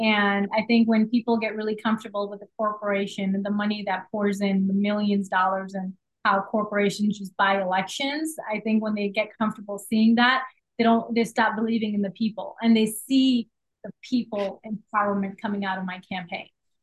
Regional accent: Oakbrook Terrace, Illinois, United States; also born or lived in Pakistan; So I grew up in Oak Park Terrace my entire life. I was born in Pakistan.

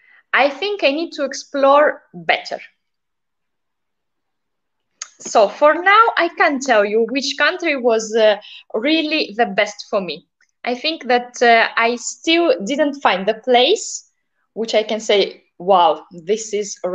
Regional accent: Russia; Okay, for this, for focus, it's of course because I'm from Russia. So we have already a good discipline from our childhood.

